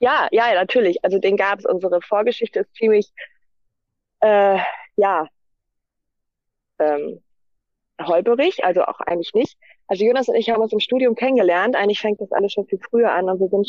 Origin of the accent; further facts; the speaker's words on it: Germany; Wir sind ja Deutsche, wir haben unseren Reisepass.